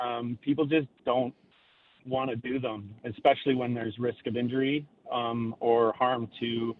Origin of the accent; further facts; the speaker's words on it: Breckenridge, Colorado, United States; my hometown is Breckenridge, Colorado, and I spent a lot of time working in restaurants